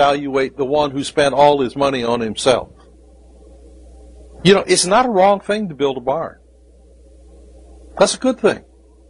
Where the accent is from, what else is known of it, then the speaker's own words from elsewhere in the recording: Massillon, Ohio, United States; nothing gave me greater pleasure than to top that hill and see Massillon, Ohio's lights shining up on the hill. I'm coming home.